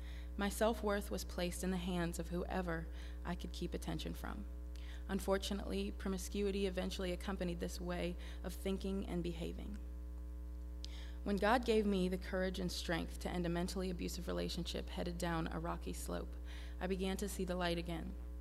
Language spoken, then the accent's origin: English; Nutter Fort, West Virginia, United States; My younger brother and I grew up in Nutter Fort, West Virginia. We were raised in the church